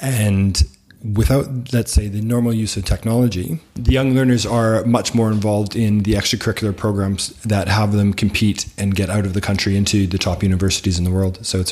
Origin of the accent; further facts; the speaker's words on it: Canada; moved away as an adult; also born or lived in United Kingdom / Qatar / Sri Lanka / Beijing, China; I came from Canada in 2002 to the UK to be a maths teacher, and then worked my way up into British schools.